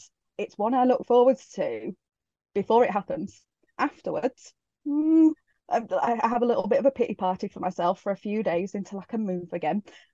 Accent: West Midlands, United Kingdom; accent: Black Country; my accent gets very Black Country at that point.

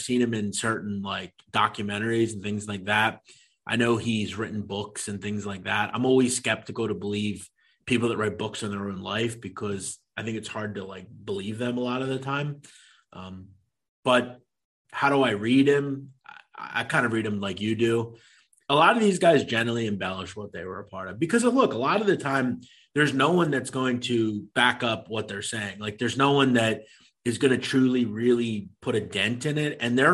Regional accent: Newark, New Jersey, United States; I grew up in Newark in the 60s and 70s, and everyone knew a Campisi.

